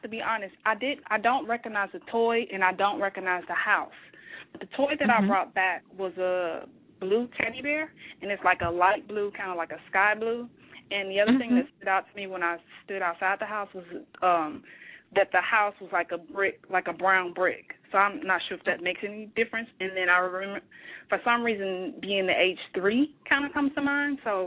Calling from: Atlanta, Georgia, United States; I'm calling from Atlanta.

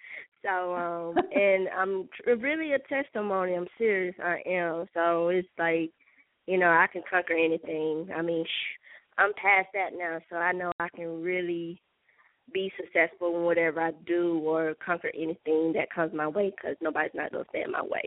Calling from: Georgia, United States

